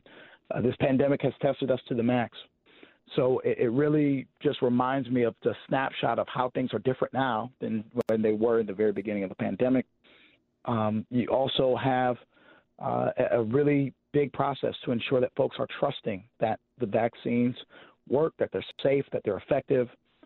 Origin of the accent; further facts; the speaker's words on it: Wisconsin, United States; because we both have Jamaican immigrant parents. And he was, he grew up in New York. I grew up in Wisconsin.